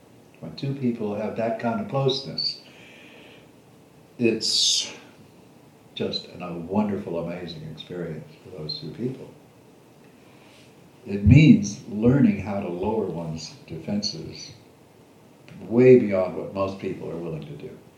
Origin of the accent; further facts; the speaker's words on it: Ohio, United States; also born or lived in Boston / Hawaii / Oregon / Florida; I grew up in Ohio, and moved to the Boston area at one point, moved to Hawaii for a while, lived in Oregon for 25 years, moved to Florida, lived in Florida for 10 years, then Arizona from there